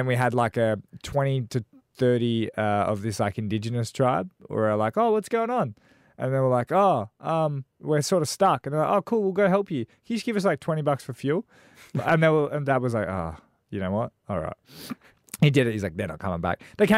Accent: Darwin, Northern Territory, Australia; also born or lived in Perth; because I was born in Perth to the age of 4, and then straight to the age of 4. They were like, quick, catch up. And we drove to Darwin to live in Darwin.

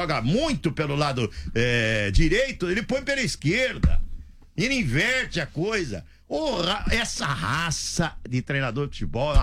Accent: Sorocaba, São Paulo, Brazil; Eu sou Zona Leste de Sorocaba. É pior.

